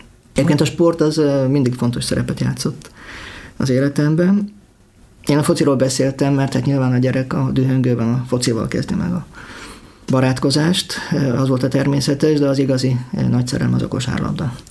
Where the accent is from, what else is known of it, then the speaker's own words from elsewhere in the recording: Kecskemét, Bács-Kiskun, Hungary; moved away as an adult; also born or lived in Pécs / Balassagyarmat; now in Debrecen, Hungary; 1994 óta élünk Debrecenben. Én Kecskeméten születtem, és ott éltem 18-19 éves koromig.